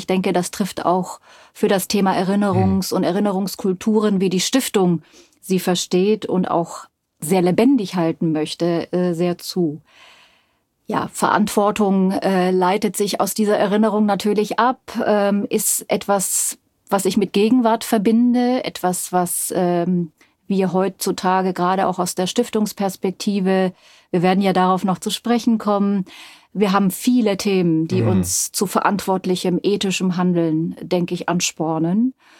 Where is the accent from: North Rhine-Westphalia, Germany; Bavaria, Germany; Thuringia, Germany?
Bavaria, Germany; ich bin in Bayern aufgewachsen